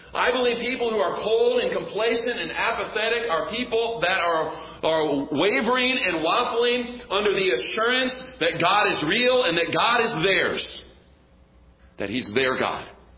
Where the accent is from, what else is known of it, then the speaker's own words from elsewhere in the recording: Kansas City, Missouri, United States; I am from Kansas City, Missouri, and the Kansas City Royals are in the World Series.